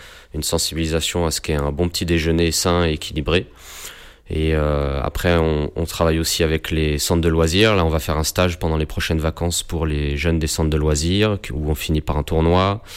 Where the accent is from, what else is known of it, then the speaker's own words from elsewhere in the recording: Ivry-sur-Seine, Île-de-France, France; j'ai grandi à Ivry, je suis né à Ivry, voilà, ma famille est ivrienne depuis très longtemps